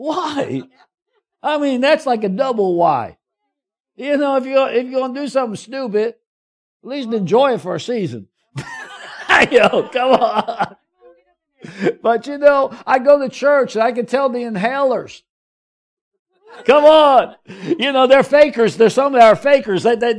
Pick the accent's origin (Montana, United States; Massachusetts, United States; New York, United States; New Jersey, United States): New York, United States; I'm always in a hurry because I'm from New York originally.